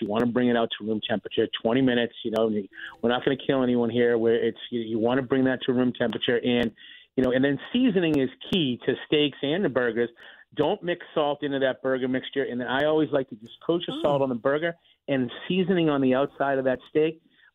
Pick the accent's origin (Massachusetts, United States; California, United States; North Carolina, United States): Massachusetts, United States; Billerica; also born or lived in Newton / Memphis; Yeah, I'm a New England guy, man. Born and bred in New England. I was in Billerick and then Newton is where my family is, right?